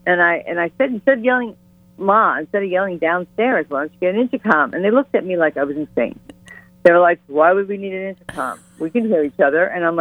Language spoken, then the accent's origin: English; New York City, New York, United States; I grew up in Pelham Bay, which is the last stop on the 6. Unless you're from Pelham Bay in the Bronx, then it's the first stop.